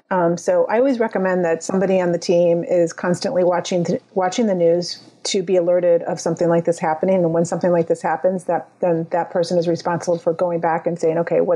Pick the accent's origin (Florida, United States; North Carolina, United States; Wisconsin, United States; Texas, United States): Florida, United States; Orlando; And I felt like I could put myself in the situation of Orlando because I'm from Orlando